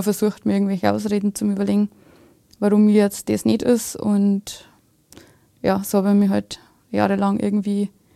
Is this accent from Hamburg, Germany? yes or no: no; Deisendorf, Bavaria, Germany; ich bin aus Bayern, aus Deisendorf, das ist ziemlich an der Grenze. Und aufgewachsen bin ich in einem katholischen Elternhaus.